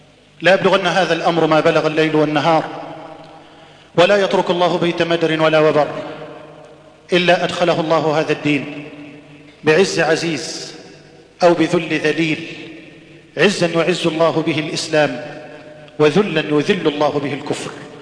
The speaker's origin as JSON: {"language": "Arabic", "country": "Egypt"}